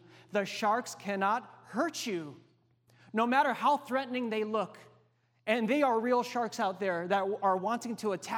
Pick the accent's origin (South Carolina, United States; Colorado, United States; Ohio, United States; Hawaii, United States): Hawaii, United States; Now, I grew up in Hawaii, as many of you know, and one of my biggest fears is the ocean.